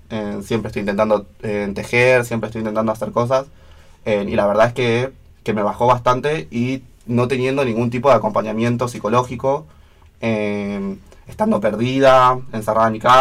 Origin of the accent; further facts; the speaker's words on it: Bahía Blanca, Buenos Aires Province, Argentina; now in El Bolsón, Argentina; Yo vine al Bolsón, yo soy de Bahía Blanca, yo vine al Bolsón como a encontrarme desde la soledad en mi transición